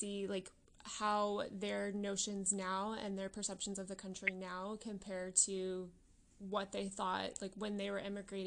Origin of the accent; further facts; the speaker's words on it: Midwest, United States; because I'm from the Midwest, so New York was kind of like a different country for me.